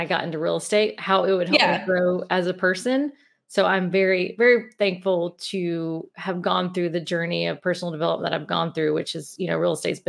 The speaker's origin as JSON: {"language": "English", "town": "Mobile", "region": "Alabama", "country": "United States", "tie": "born or raised there", "said": "Yeah, I'm from Mobile, Alabama. So, and a lot of people don't believe that because they don't have a strong Southern accent, but it comes out at times. So yeah, we born and raised in Mobile, my husband as well."}